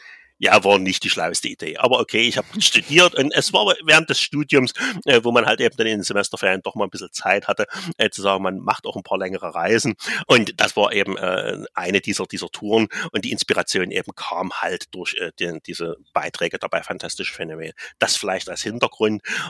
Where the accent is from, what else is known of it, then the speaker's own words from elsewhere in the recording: Saxony, Germany; weil ich komme ja aus dem Osten, ich bin halt in der Nähe von Dresden groß geworden